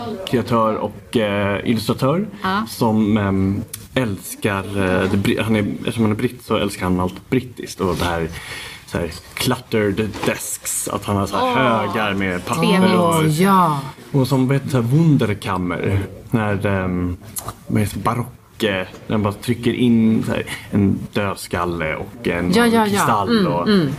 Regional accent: Stockholm, Stockholm County, Sweden; När jag växte upp, jag växte upp i Bromma i Stockholm

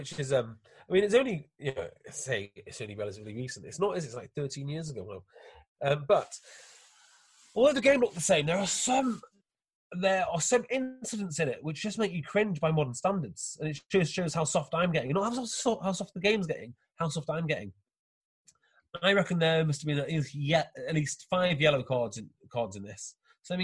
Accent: Wales, United Kingdom; As many Welsh fans did, we felt that we were in the clear. And Colne Bay's got quite a lot of English people. And at the time, I was a little bit more attached to my Welsh identity than I am now.

